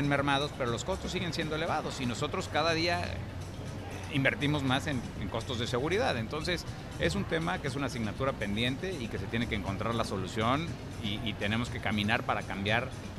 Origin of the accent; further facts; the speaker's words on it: Mexico; tú y yo somos mexicanos y estamos hechos como mexicanos